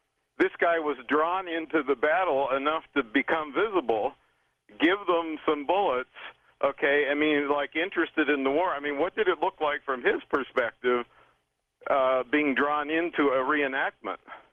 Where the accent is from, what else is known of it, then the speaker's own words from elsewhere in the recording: Pittsburgh, Pennsylvania, United States; Growing up in Pittsburgh, I wasn't that far away from Gettysburg